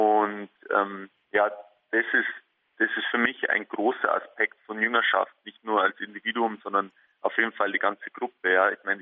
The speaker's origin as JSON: {"language": "German", "town": "Teisendorf", "region": "Bavaria", "country": "Germany", "said": "Ich komme aus Teisendorf, das ist im schönen Berchtesgadener Land, bin 26 Jahre alt"}